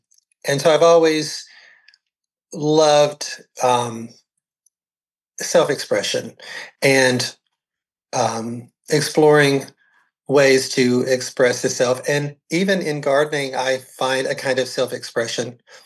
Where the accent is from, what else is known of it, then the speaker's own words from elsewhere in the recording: Georgia, United States; Well, I'm a Georgia native. I was born here in Georgia. I've lived here all my life.